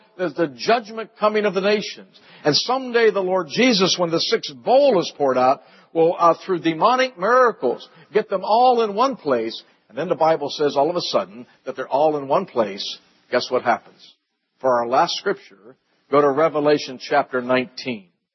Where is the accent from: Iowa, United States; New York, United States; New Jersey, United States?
New York, United States; New York City; As most of you know, I come from New York.